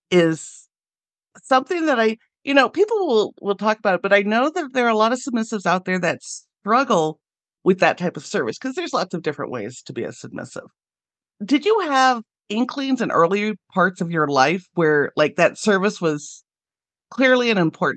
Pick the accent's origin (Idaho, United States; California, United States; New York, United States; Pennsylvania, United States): Idaho, United States; I grew up in Idaho on a potato farm. Like that, you just really piqued my interest as this like old potato farm kid.